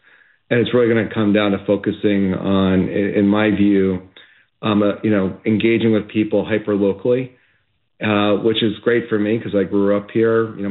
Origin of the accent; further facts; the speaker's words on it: West Chester, Pennsylvania, United States; Yeah, I'm more from the traditional Westchester. I grew up in Westchester.